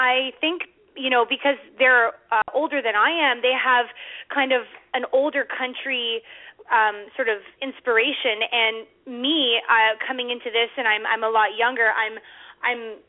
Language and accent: English; Ottawa, Ontario, Canada; For me, I grew up in Ottawa, but most of my mother's side of the family lives in southern Ontario, and I have gone up to Tillsonburg, Ontario, probably about, I would say, between 5 and 6 times a year